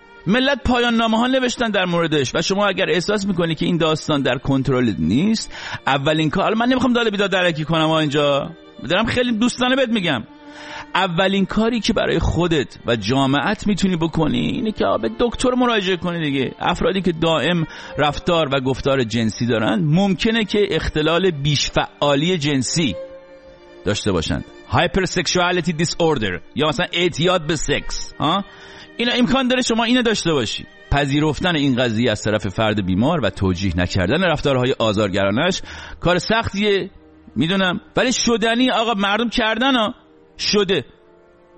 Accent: Iran; بنده به عنوان یک ایرانی بسیار خوشحالم که بالاخره زنان سرزمین من هرچند به صورت محدود ولی جرأت پیدا کردن

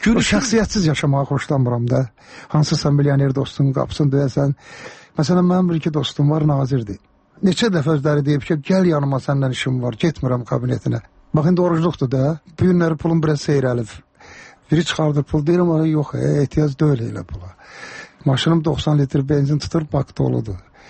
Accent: Karabakh, Azerbaijan; Məndə zarafatçı Qarabağlıyam

